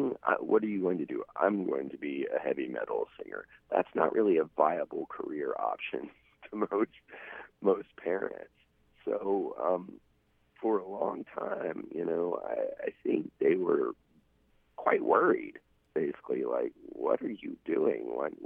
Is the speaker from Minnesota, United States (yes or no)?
no; Chesapeake, Virginia, United States; moved away as an adult; now in Richmond, United States; I moved to Richmond from Chesapeake, Virginia, actually, under the auspices of going to school for theater